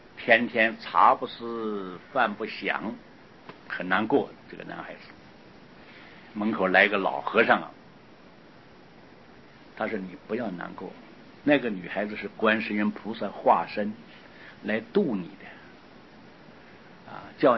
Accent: Taiwan; 杂毛是我们台湾话

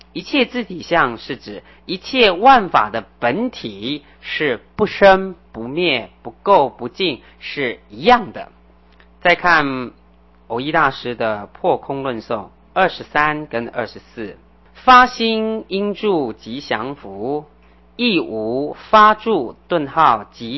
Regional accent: China; 所以我们中国人很喜欢禅宗，可是我们中国人也很喜欢讲，哎，一切都不离开你的心地法门。

